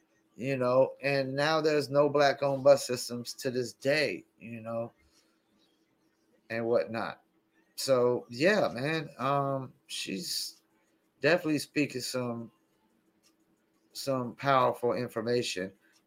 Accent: North Carolina, United States; because I'm from North Carolina

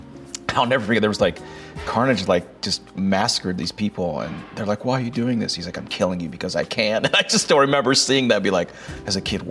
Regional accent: Pittsburgh, Pennsylvania, United States; so when we grew up in Pittsburgh, you know, where there was, I was one of five, tied for the oldest of my twin brother.

